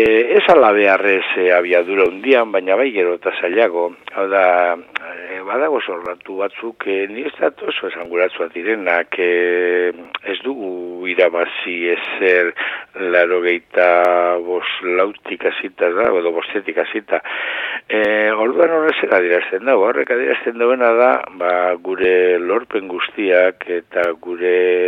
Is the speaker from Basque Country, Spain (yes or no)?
yes; Basque Country, Spain; hemen bizkaitarra gara gauza guztietarako